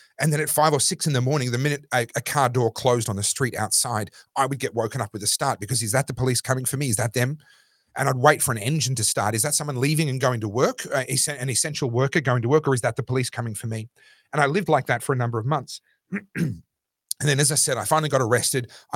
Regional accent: Victoria, Australia; my home state of Victoria and myself personally, we walked through the valley of the shadow of death.

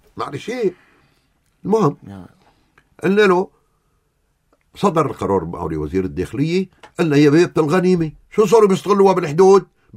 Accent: Lebanon; ليش بتركي سامح لي كلبناني جاي من أرضه

